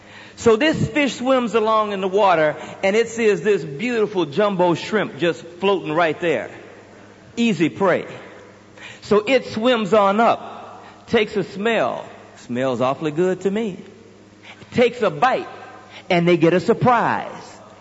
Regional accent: Houston, Texas, United States; I'm from Texas, all right? My folk are from southern Louisiana. But I grew up in Houston on the Texas Gulf Coast, and one of the things I like to do was fish.

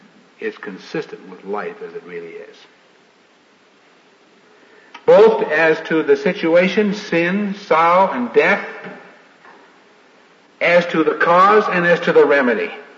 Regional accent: Modesto, California, United States; I remember one day in Modesto, California, which is my hometown, this happened

